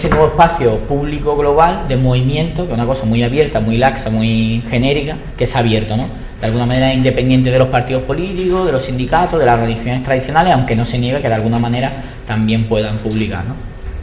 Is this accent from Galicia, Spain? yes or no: no; Málaga, Andalusia, Spain; Yo soy de Málaga, entonces, o sea, como que no voy a contar lo que surgió en Sevilla